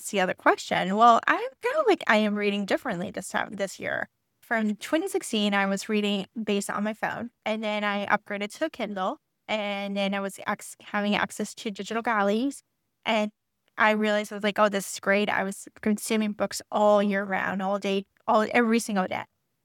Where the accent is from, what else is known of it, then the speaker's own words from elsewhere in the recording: Puerto Rico; I'm actually from Puerto Rico, and it's most of my friends from Puerto Rico actually moved to Miami.